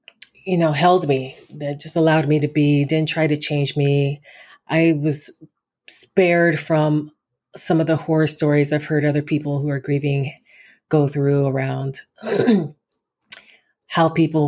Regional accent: Arizona, United States; so when I grew up in Arizona, so predominantly white state, right? Even though I grew up in a military town, my parents were military

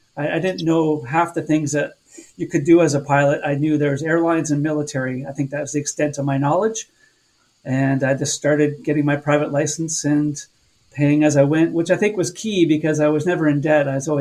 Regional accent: London, Ontario, Canada; I grew up in London, Ontario

